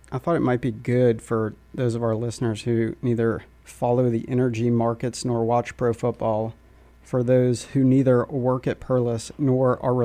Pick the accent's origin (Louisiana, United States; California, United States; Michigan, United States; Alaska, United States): Louisiana, United States; New Orleans; Growing up in New Orleans, I consider myself extremely fortunate to have known the Mannings my entire life.